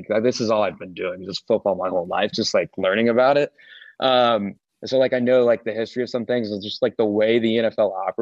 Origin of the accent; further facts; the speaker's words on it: Indiana, United States; and just like I grew up in Indiana, and like the whole Colts like moving, like that was just like a big thing.